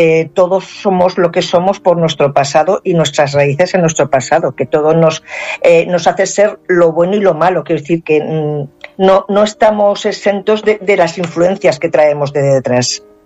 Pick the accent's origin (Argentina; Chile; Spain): Spain; Zaragoza, Aragon; también he plasmado un poquito de mi ciudad, que yo soy de Zaragoza